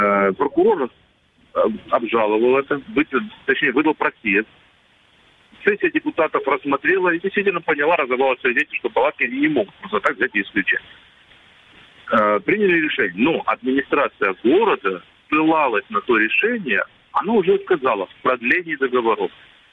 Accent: Crimea, Ukraine; я крымчанин, с рождения своего нахожусь здесь

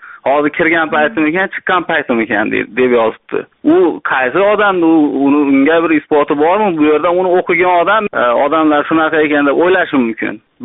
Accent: Khorezm Region, Uzbekistan; Bu misol xorazmlikman

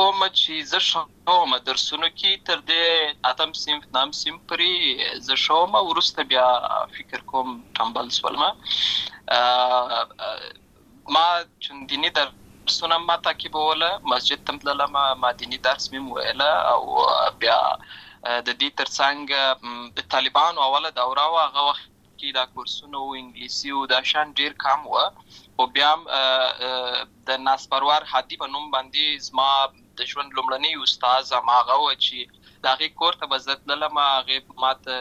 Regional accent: Lashkar Gah, Helmand, Afghanistan; born or raised there

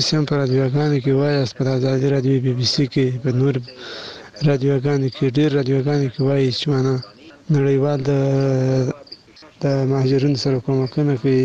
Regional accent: Badghis, Afghanistan; also born or lived in Pakistan; now in Kandahar, Afghanistan; افغان یم د کندهار ولایت څخه تاسو ته میسج دی شي دی اصلي د بادغیس ولایت په نامه مراد ولسوالۍ یم خو په الحال اوس په کندهار کې اوسېږم موږ مهاجرین د پاکستان نه راغوښتي یو

